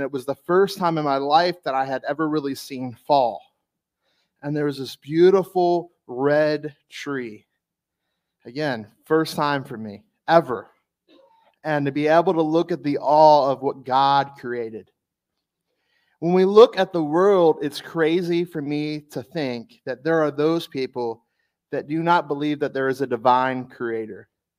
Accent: Louisiana, United States; Think my home state of Louisiana. I mean, most of it's supposed to be underwater.

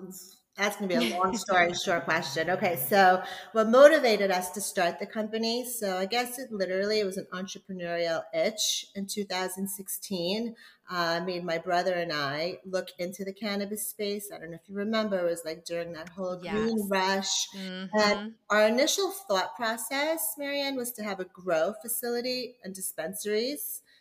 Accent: Queens, New York, United States; So for me, the city, like I grew up in Queens, which is a melting pot of people, right?

